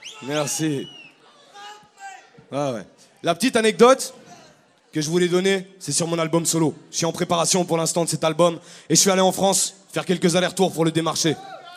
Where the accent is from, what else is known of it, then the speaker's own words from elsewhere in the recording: Belgium; je me sens pas représenté en tant que Belge par ces émissions.